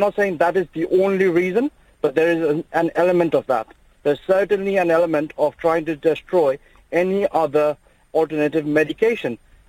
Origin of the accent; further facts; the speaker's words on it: Nepal; Now, I was born and brought up in Nepal. My dad himself is a homeopathic physician.